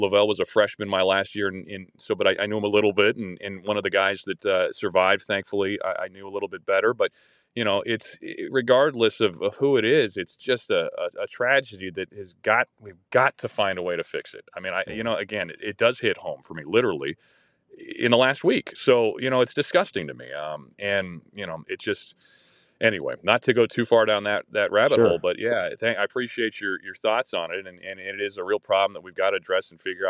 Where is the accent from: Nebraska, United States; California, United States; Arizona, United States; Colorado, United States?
Colorado, United States; Colorado Springs; so I grew up in Colorado Springs.